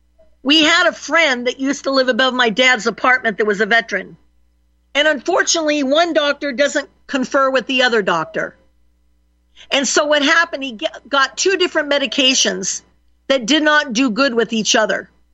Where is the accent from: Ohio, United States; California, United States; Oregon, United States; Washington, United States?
Oregon, United States; Roseburg; When I told them there I was from Roseburg, when they asked, they could tell by my accent I wasn't from the East Coast, and I told them I was from Roseburg